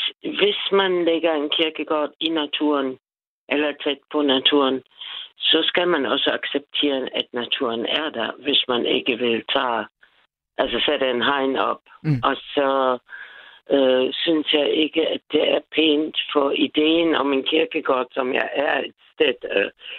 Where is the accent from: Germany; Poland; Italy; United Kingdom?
Germany; Danish is a second language; now in Denmark; Jeg kommer jo selv fra Tyskland